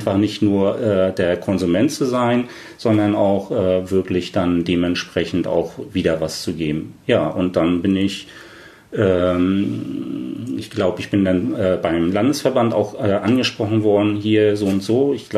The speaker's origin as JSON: {"language": "German", "region": "East Germany", "country": "Germany"}